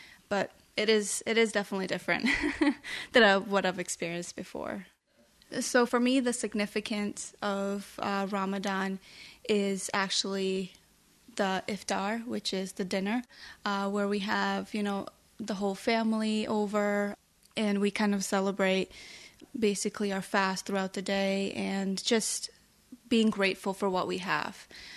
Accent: Bosnia & Herzegovina; also born or lived in Germany / Egypt; now in Vermont, United States; I'm actually from Bosnia, and I also lived in Germany and Egypt.

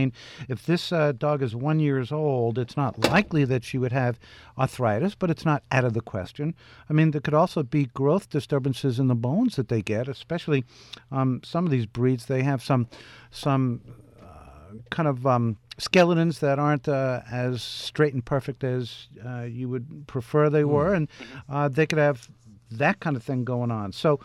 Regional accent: Oceanside, New York, United States; I saw footage on YouTube about my hometown, Oceanside, New York, on Long Island that was underwater.

